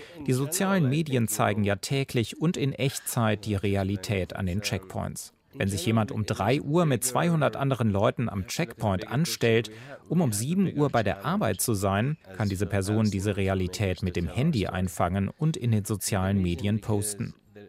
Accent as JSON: {"language": "German", "country": "Israel", "tie": "born or raised there", "second_language": "German", "said": "Ich bin Palästinenser. Ich bin in Israel aufgewachsen, spreche also auch gut Hebräisch. Ich bin in Tel Aviv zur Uni gegangen."}